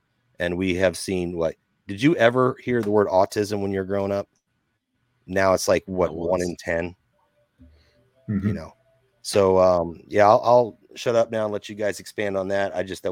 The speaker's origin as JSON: {"language": "English", "region": "Illinois", "country": "United States", "tie": "born or raised there", "said": "as a kid growing up in Southern Illinois, we were aware of cloud seeding."}